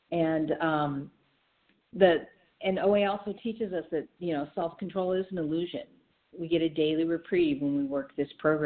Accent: Iowa City, Iowa, United States; Iowa City, Iowa.

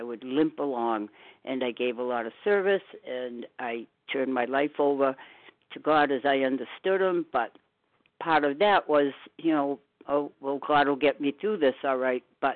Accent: Walpole, Massachusetts, United States; from Walpole, Massachusetts, and I wanted to speak today

